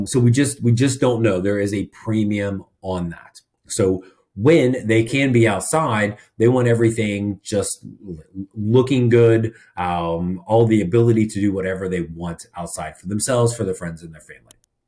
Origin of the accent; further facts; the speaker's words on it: Indiana, United States; I grew up in Indiana. My sister lives in northern Indiana.